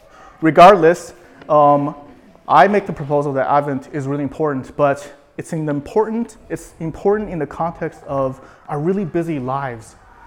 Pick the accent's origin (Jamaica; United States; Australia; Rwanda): United States; San Diego, California; I'm from San Diego. Came here about 3 months ago, and I'm doing a master's degree in theology at New College.